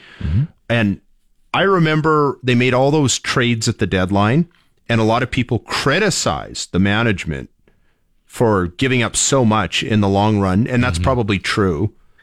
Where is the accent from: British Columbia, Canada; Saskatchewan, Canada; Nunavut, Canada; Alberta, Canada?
Saskatchewan, Canada; Kipling; See, I grew up in a small town where we had senior hockey.